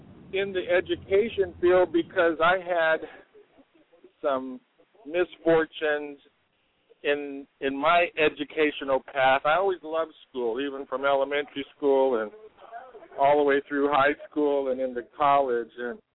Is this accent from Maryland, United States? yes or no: no; Los Angeles, California, United States; also born or lived in Santa Barbara; I lived there for 20 years, starting around 81, and moved back to L.A. around 2000. So I'm hailing from Los Angeles these days